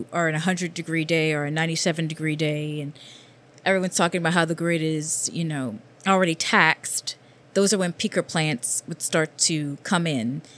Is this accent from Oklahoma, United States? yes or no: no; Louisiana, United States; moved away as an adult; now in New York, United States; I hail from Louisiana, and I came to New York quite a bit ago, almost 10 years ago. Would that make me a New Yorker?